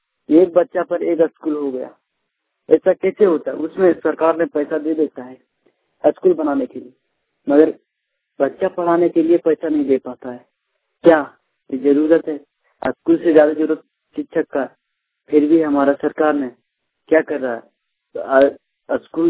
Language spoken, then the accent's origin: Hindi; Simaria, Jharkhand, India; मैं गिरिडीह जिला सिमरिया गांव का रहने वाला हूँ।